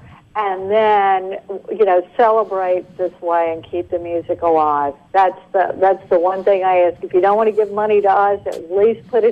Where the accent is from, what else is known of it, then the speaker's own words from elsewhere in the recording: Mississippi, United States; born there; No. I was born in Mississippi 3 hours away